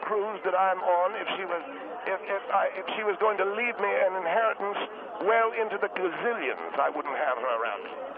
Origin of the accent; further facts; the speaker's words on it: United Kingdom; accent: British; Yes, I was raised in Great Britain. I went to boarding school there.